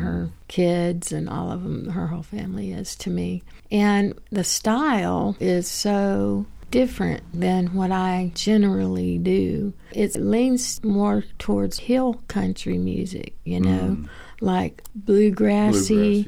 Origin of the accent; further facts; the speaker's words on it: Florida, United States; I didn't feel compelled to move back to my hometown in Florida where my brother is or to St. Pete where my sister is.